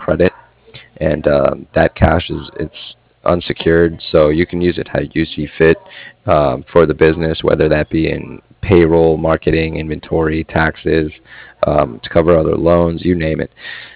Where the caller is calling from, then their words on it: Cardiff, Wales, United Kingdom; calling from Cardiff.